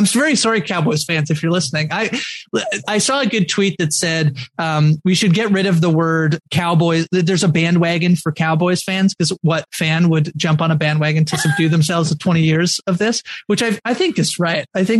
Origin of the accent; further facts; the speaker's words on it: Canada; I was saying earlier that I'm Canadian